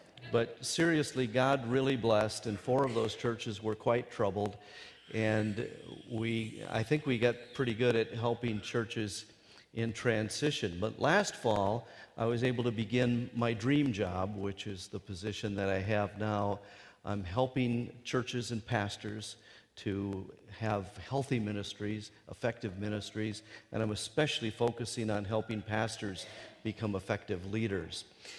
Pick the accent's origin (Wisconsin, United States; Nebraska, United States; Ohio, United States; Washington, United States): Wisconsin, United States; Rice Lake; also born or lived in Frederick; So Donna and I are both Wisconsin products. I'm from Frederick and Rice Lake in the northwestern part of the state.